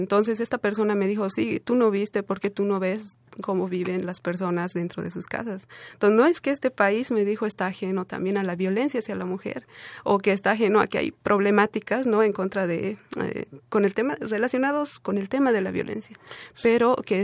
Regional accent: Bolivia; qué diferencias había visto de la violencia hacia la mujer en Bolivia, en mi país, y la diferencia acá, ¿no? Con este país.

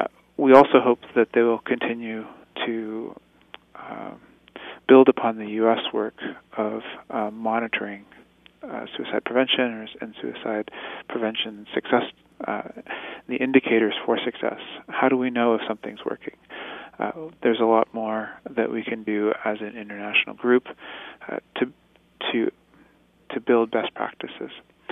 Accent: Canada; It is our hope as Canadian Inuit

